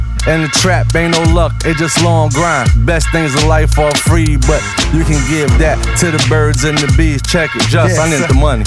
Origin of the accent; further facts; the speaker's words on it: New York, United States; Yeah, they told me I'm first one from New York up here.